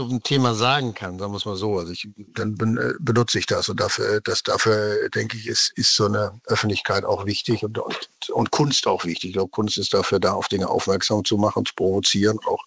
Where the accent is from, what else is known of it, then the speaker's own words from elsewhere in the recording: North Rhine-Westphalia, Germany; ich komme aus dem Ruhrgebiet und das ist britisch.